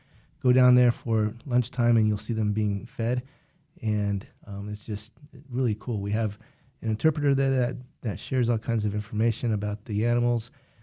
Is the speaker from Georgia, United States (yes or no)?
no; Santa Fe, New Mexico, United States; I grew up in Santa Fe, New Mexico.